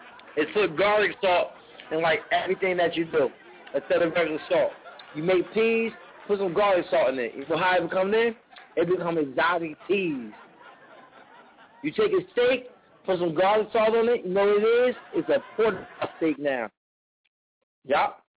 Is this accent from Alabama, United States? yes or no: no; New Jersey, United States; because y'all from New York, and the show is in New York, and I'm from New Jersey, and that's why.